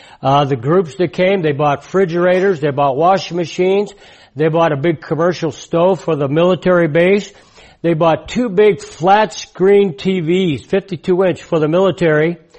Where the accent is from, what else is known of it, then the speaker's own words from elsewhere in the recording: United States; I'm an American.